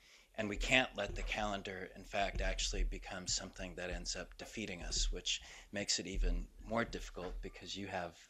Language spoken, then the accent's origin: English; United States; as an American on this panel